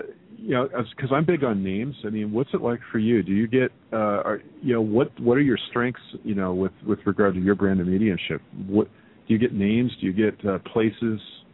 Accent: Scotland, United Kingdom; Yeah, you know, being Scottish Islander, yeah, lass, I know, I get hit on the head with a hammer.

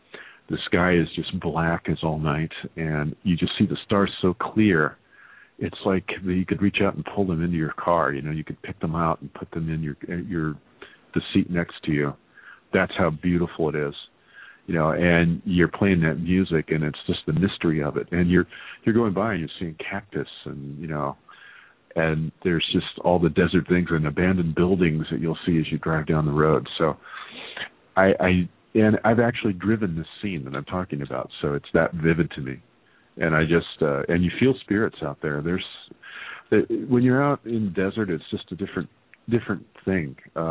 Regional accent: El Paso, Texas, United States; You know, I was born in El Paso, Texas, and grew up around deserts.

